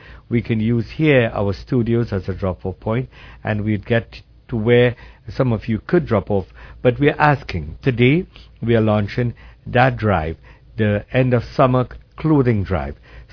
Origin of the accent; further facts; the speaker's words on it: Trinidad, Trinidad & Tobago; although I am from Trinidad, we always help Pakistan, India